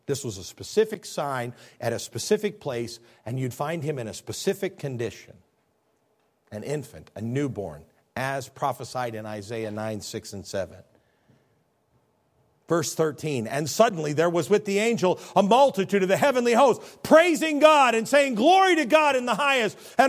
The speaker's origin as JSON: {"language": "English", "region": "Midwest", "country": "United States", "said": "I'm from Midwest, we call it funny."}